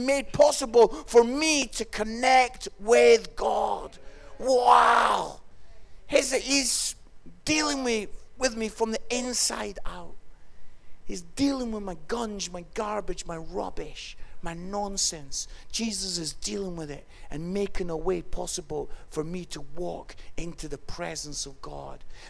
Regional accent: Edinburgh, Scotland, United Kingdom; I'm from Edinburgh, so maybe I love castles

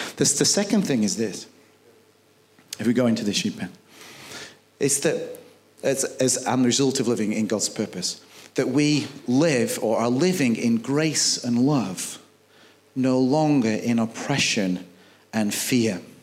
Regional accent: United Kingdom; I'm British, I'm a farmer, I'm reserved.

